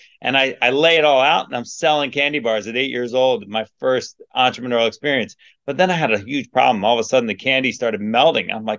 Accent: New Jersey, United States; I grew up on the Jersey Shore in New Jersey, and, like, you know, it was 4 months of hurry and 8 months of worry.

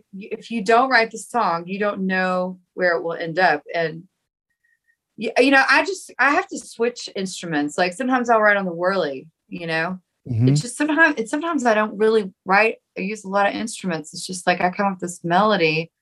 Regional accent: Nashville, Tennessee, United States; the other thing that I always felt working against me was growing up in Nashville, because I loved Nashville.

